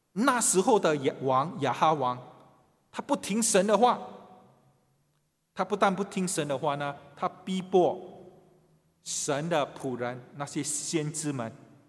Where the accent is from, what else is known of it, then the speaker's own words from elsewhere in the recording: Singapore; 我感到很荣幸， 能够生长在新加坡。